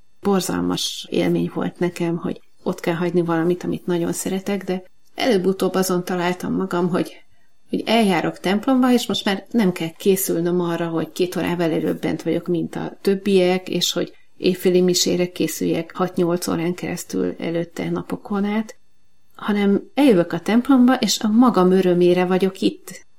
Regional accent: Fejér, Hungary; now in Budapest, Hungary; Budapesten élünk. A gyerekkoromat vidéken töltöttem, Velencei tó mellett nőttem fel.

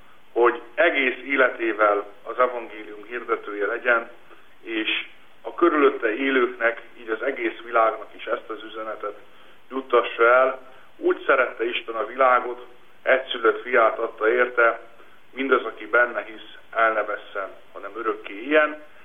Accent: Sopron, Győr-Moson-Sopron, Hungary; 1993-ban, Sopronban, az én szülővárosomban volt egy új mise.

